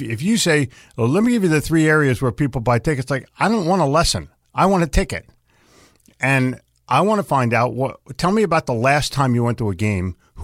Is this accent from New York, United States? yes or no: no; Philadelphia, Pennsylvania, United States; And I'm from Philadelphia myself, so I deserve heckling, but we expect it, so it's no problem.